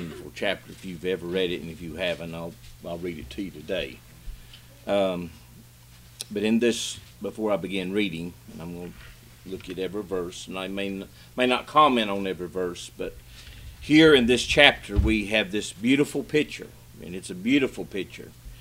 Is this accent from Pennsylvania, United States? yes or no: no; North Carolina, United States; moved away as an adult; now in West Virginia, United States; I never knew I had an accent until I moved to West Virginia. Lived in North Carolina all my life, foothills of the Blue Ridge Mountains